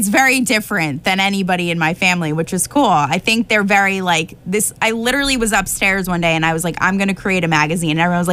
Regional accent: New York, United States; moved away; when I relocated, I didn't have any media contacts to anywhere, honestly, because I was from New York.

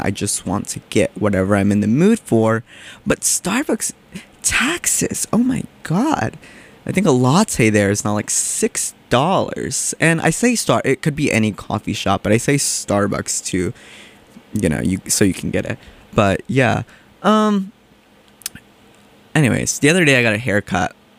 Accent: North Carolina, United States; now in Massachusetts, United States; I'm originally from North Carolina, so my barber from back home, we're tight, we're besties.

